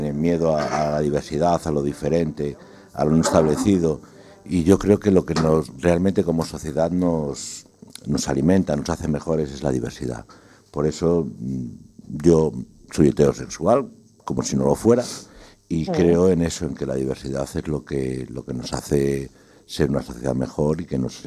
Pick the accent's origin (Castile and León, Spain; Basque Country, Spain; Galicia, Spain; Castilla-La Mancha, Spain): Galicia, Spain; Arteixo; nos vemos por Arteixo, que somos todos los bipolares somos de Arteixo.